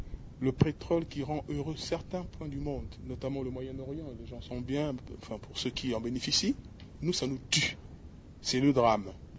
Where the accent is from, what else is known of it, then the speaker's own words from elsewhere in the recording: Republic of the Congo; mais nous, en tant que Congolais, on l'a su très tard.